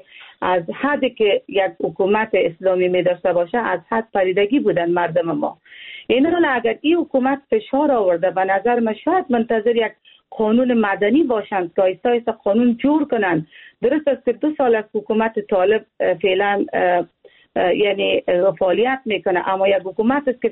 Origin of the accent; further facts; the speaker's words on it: Afghanistan; من یک افغان هستم